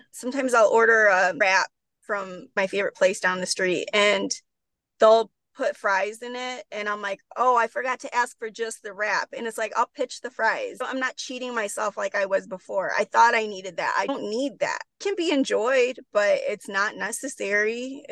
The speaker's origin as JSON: {"language": "English", "region": "Midwest", "country": "United States", "said": "I mentioned how I'm from the Midwest. I'm living in the South"}